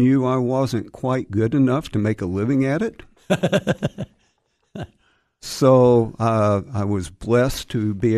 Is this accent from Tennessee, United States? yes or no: yes; Nashville, Tennessee, United States; born there; So I was born in Nashville.